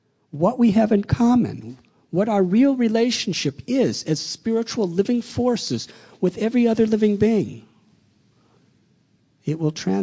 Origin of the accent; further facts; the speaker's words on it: Mumbai, Maharashtra, India; now in United States; I'm from Bombay, so I'm not so geographically aware of America's geography.